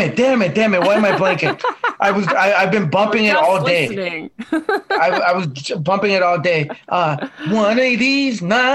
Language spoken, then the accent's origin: English; Calgary, Alberta, Canada; my friends like who I grew up with in Calgary